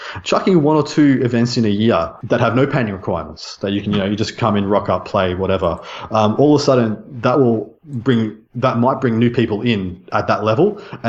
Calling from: Australia; I'm speaking from Australia, and Australia is a very small scene.

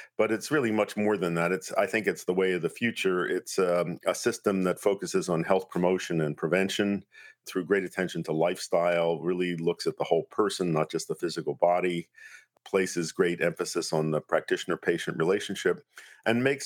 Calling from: Cortes Island, British Columbia, Canada; I'm on Cortez Island, British Columbia, where I spend the summers.

